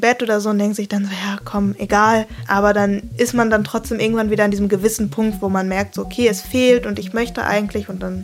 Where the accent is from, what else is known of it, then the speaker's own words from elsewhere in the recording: North Rhine-Westphalia, Germany; moved away; Also ich komme ursprünglich aus NRW, habe dann meinen Freund kennengelernt, der hier wohnt. Und dann nach 2 Jahren Fernbeziehung bin ich dann irgendwann hier runtergezogen.